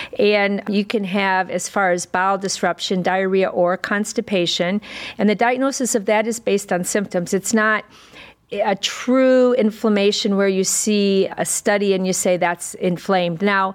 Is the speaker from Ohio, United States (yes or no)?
yes; Fremont, Ohio, United States; So I'm from Fremont, Ohio, which is 2 hours west of Cleveland.